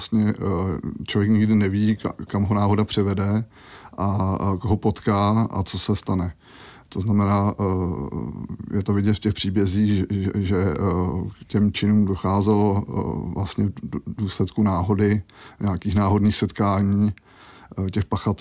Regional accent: Vrchlabí, Hradec Králové Region, Czechia; v okolí mého rodného města Vrchlabí.

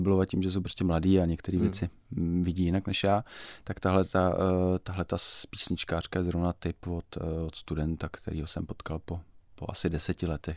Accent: Vysočina Region, Czechia; tak jsem se rozhodl vrátit na Vysočinu, odkud pocházím.

